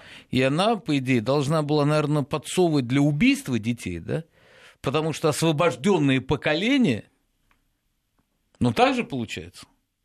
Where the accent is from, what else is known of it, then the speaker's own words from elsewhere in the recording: Ural, Russia; Я родился в Советском Союзе. 80-го года. Горжусь. Я сам с Урала